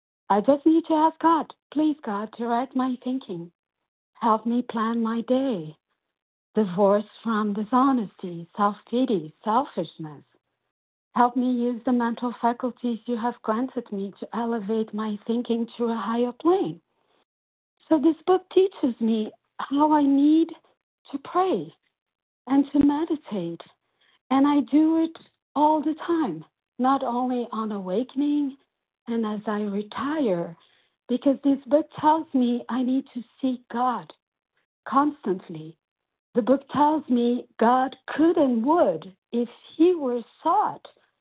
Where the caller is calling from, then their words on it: Brazil; and I'm calling from Brazil.